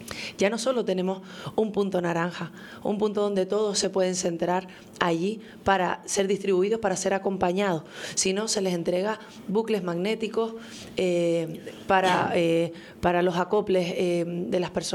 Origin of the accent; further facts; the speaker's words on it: Puerto de la Cruz, Canary Islands, Spain; Volver a donde te criaste, volver a las calles, volver a disfrutar de la cultura, volver a disfrutar de la compañía. Eso somos el Puerto de la Cruz.